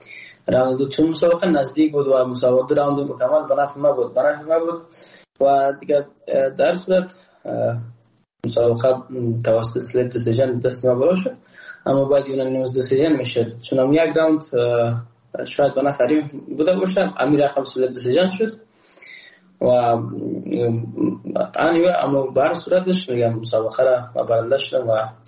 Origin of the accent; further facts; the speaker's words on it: Afghanistan; ما تاجیک نیستم، احساس کردم ما پوشگاه پرشتون نیستم، ما یک افغان هستم